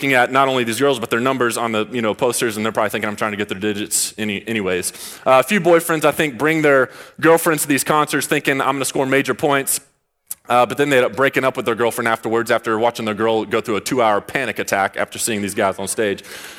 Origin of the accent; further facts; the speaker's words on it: Dallas, Texas, United States; I grew up in the Dallas area. My parents and actually my sister, they all live in Colorado now.